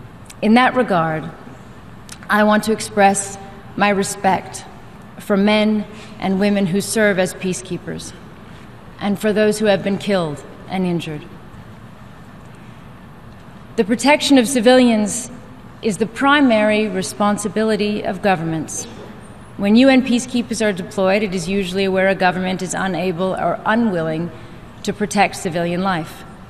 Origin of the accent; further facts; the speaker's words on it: United States; I'm very proud to speak here as an American.